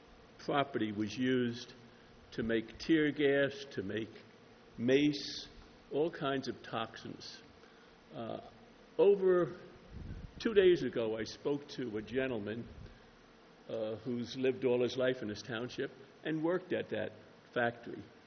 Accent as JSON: {"language": "English", "region": "New York", "country": "United States", "said": "I was originally from New York."}